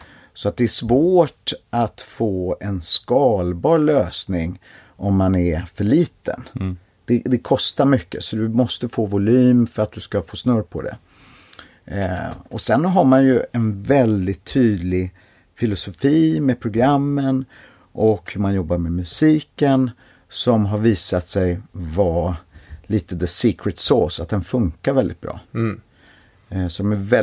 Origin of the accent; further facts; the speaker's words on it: New Zealand; jag kom från Nya Zeeland